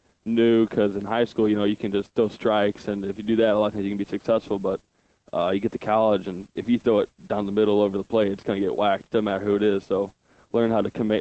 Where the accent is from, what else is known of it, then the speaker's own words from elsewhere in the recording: Oakville, Missouri, United States; Yeah, I grew up in Oakville, a little town called Oakville, South County. And, I went to high school there.